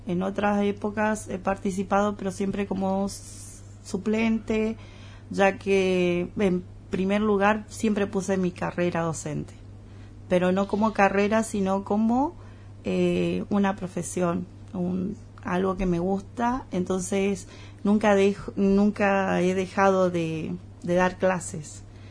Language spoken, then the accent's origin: Spanish; Puerto Iguazú, Misiones, Argentina; Anterior a eso fui criada acá en Iguazú, así que cursé toda mi escuela secundaria y la parte de la universidad fue el único momento que me alejé de Iguazú.